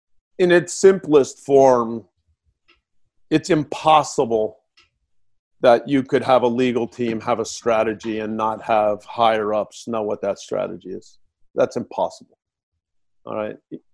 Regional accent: New Jersey, United States; let's be clear, I'm from New Jersey, so guy could be a man or a woman.

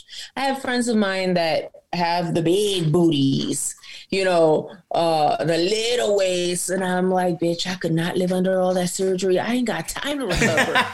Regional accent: Los Angeles, California, United States; So, you know, I'm born and raised in LA. I'm born and raised in South Central. Lived in a bunch of different parts of the barrio.

